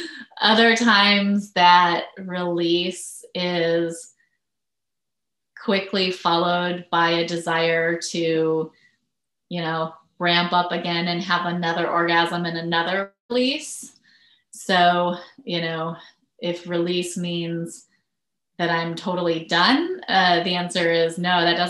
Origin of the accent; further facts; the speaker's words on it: United States; born there; I'm bisexual, and I was born in the United States.